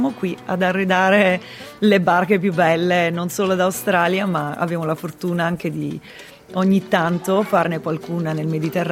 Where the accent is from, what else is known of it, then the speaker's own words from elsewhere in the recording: Apulia, Italy; Beh, io arrivo dalla Puglia, che è una regione comunque dove il tessile è sempre stato una forte parte delle famiglie, cioè sono nata che mia nonna ricamava lenzuola per me